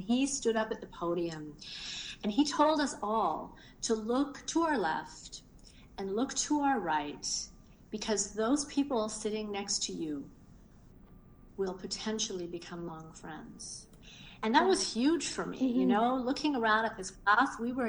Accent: Burnaby, British Columbia, Canada; I grew up in Burnaby, and I grew up in a very middle-class family.

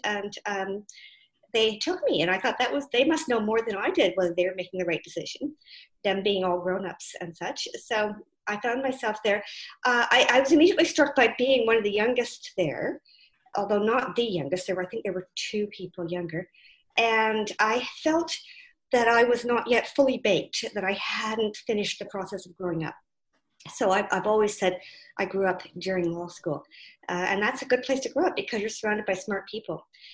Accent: Ottawa, Ontario, Canada; I grew up in Ottawa, and I came out to Simon Fraser University to do a degree in economics in 1978, a long time ago.

